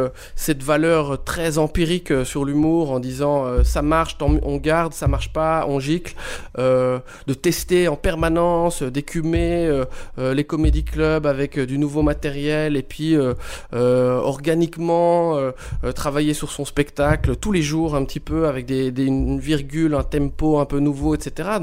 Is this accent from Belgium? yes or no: yes; Wallonia, Belgium; Chez nous, en Wallonie, on a tendance à ou comparer à la France directement